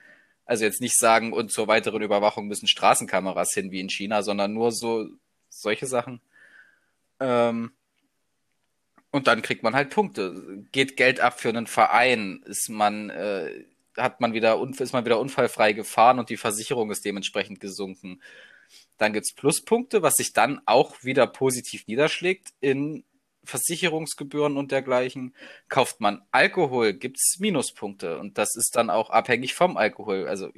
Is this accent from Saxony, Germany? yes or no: yes; Saxony, Germany; Ja, na, ich bin Sachse, ich darf, glaube ich, Encher sagen.